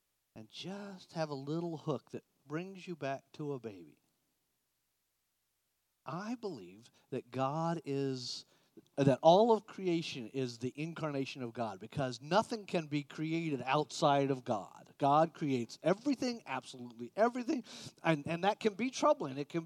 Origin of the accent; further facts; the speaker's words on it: Florida, United States; I'm from Florida, 10 years old. I go there, and every tree was dead. It was the saddest Christmas I ever had. Because to a Florida boy, trees without leaves are all dead.